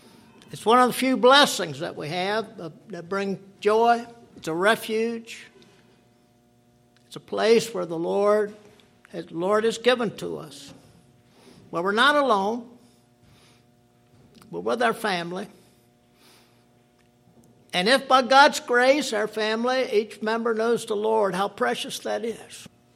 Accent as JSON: {"language": "English", "region": "the South", "country": "United States", "said": "Number one, I'm a Southerner. Number two, I'm 65 years old."}